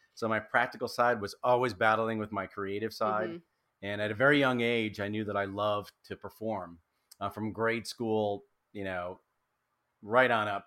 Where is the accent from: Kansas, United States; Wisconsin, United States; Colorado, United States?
Wisconsin, United States; Racine; I'd auditioned for a show up in Milwaukee, was the closest big city where I grew up in Racine, Wisconsin.